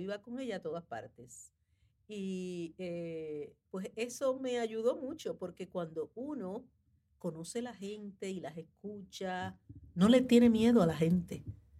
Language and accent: Spanish; Santurce, Puerto Rico; soy de Santurce, nací en Santurce, en la Parada 21, en el Hospital Municipal, que hoy día es un tremendo museo.